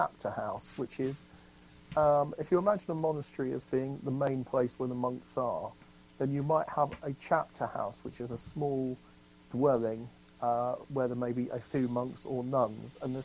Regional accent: Bury St Edmunds, East of England, United Kingdom; I grew up in Bury St. Edmunds just down the road

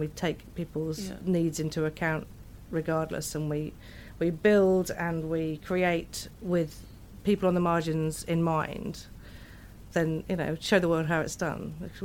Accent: England, United Kingdom; now in New Zealand; I'm from England

